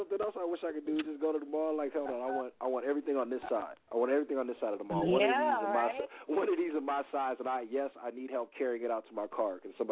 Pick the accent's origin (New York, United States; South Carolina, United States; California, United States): California, United States; Los Angeles; see, I'm thinking LA, I'm an LA cat, I'm sorry.